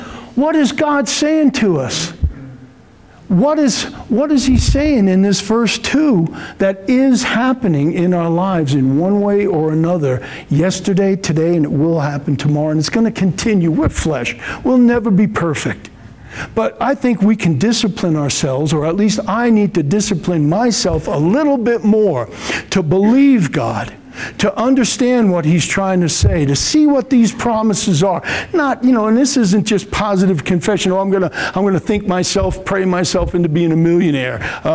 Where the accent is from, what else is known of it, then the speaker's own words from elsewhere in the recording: New York, United States; I'm an ex-New Yorker. I'm whacked.